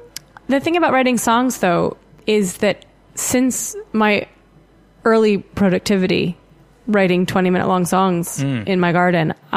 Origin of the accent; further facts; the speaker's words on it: Los Angeles, California, United States; one of my pastimes as a young girl growing up in Los Angeles without many friends was to stand on my patio and look over the pool and the orange trees